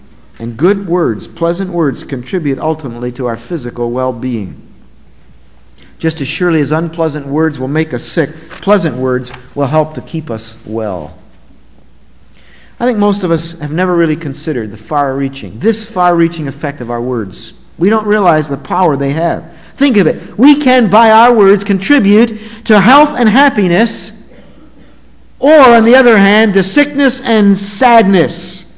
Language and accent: English; Bristol, Pennsylvania, United States; moved away as an adult; I married and moved many miles from home, I still considered them friends. And when I went back to my hometown of Bristol, Pennsylvania, sometimes I would stop in and say hello to these dear old folks.